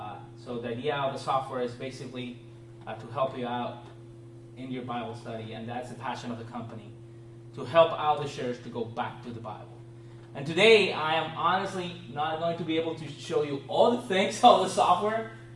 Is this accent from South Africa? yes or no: no; Puerto Rico; also born or lived in Pasadena; now in Orlando, United States; If you're wondering about my accent, I am from a small island on the right side of the Caribbean. It's named Puerto Rico. And I moved to LA about 7 years ago.